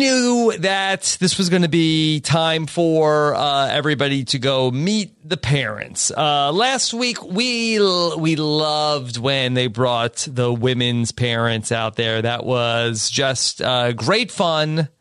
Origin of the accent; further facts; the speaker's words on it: North Carolina, United States; To my home state of North Carolina.